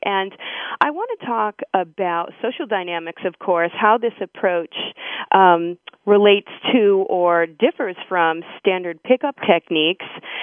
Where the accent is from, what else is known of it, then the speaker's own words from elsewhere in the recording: Boston, Massachusetts, United States; I'm from Boston, so I love the ease with which you speak.